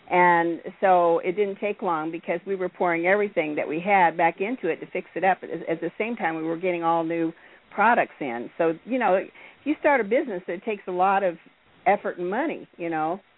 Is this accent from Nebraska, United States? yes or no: yes; Nebraska, United States; Well, I guess we're originally from Nebraska